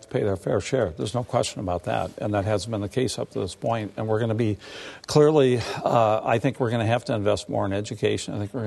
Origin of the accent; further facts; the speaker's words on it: Sioux City, Iowa, United States; I mean, the way I grew up in Sioux City, I grew up in poverty.